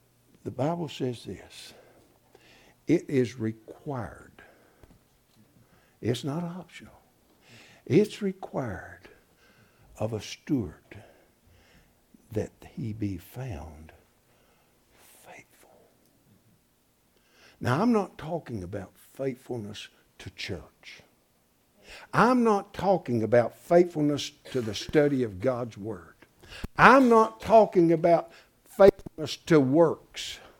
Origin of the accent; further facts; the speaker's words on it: Irwin, Pennsylvania, United States; also born or lived in Hampton; I grew up over here in Irwin, and I flunked the second grade till I got to Hampton